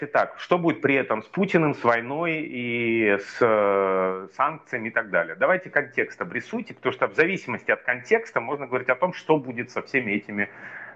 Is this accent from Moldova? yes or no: no; Arkhangelsk Oblast, Russia; Я родом из Архангельской области, у меня там был дом в Устьянском районе, там крупнейшая устьянская лесопромышленная компания.